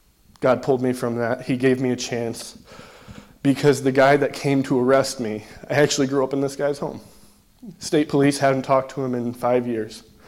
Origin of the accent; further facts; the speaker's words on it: Trumansburg, New York, United States; I grew up in Trumansburg. I'm 23 years old